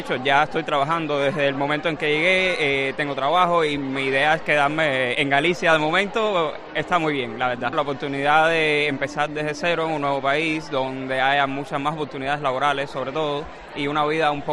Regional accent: Cuba; now in Spain; vengo de Cuba, tengo 26 años.

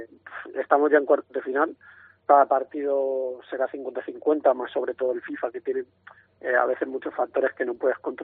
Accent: Madrid, Community of Madrid, Spain; Yo soy de Madrid. Te escuchaba antes, sí, soy de Madrid.

